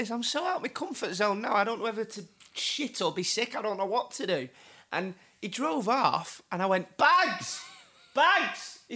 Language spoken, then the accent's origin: English; United Kingdom; I'm so Brit abroad, it's unreal, isn't it?